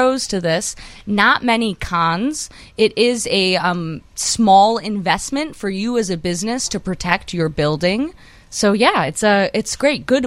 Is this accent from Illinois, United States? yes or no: yes; Cicero, Illinois, United States; accent: Ciceronian; Ugh, I know. It's my Ciceronian accent.